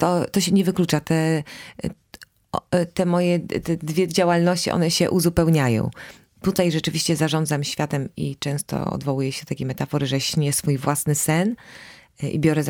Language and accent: Polish; Warsaw, Masovian Voivodeship, Poland; born there; Jestem urodzona w Warszawie, ale wiele lat mieszkałam na mazowieckiej wsi